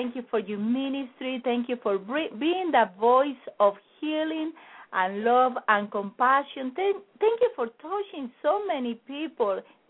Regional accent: Colombia; accent: Colombian; English is a second language; You know, many people have problems with my Colombian accent, so I'm used to that.

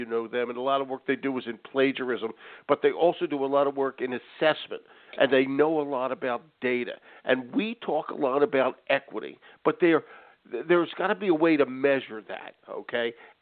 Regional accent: Philadelphia, Pennsylvania, United States; I'm from that area. I grew up in West Philly, and I went to Westchester.

